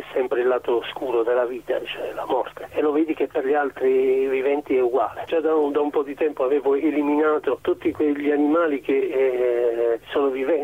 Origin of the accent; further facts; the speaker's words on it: Bari, Apulia, Italy; born there; Io fin da piccolo sono nato a Bari, una città di mare